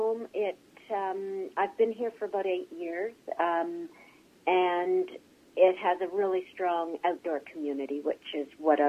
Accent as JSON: {"language": "English", "town": "Inuvik", "region": "Northwest Territories", "country": "Canada", "tie": "born or raised there", "also_born_or_lived": "Quebec / Fort Smith / Whitehorse / Ottawa"}